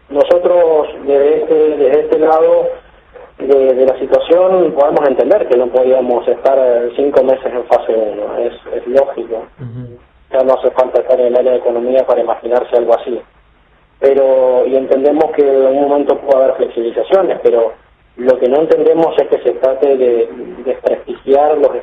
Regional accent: Mendoza, Argentina; ¿Qué prioridades tenemos nosotros ahora acá, como mendocinos, con respecto a esta situación?

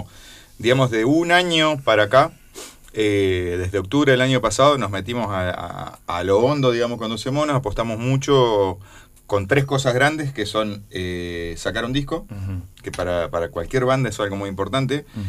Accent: Viale, Entre Ríos, Argentina; Yo vivo en Paraná, pero nunca voy a dejar de ser de Viale. Yo voy a ser de Viale toda mi vida. Porque claro, me gusta, aparte de decirlo, que soy de Viale.

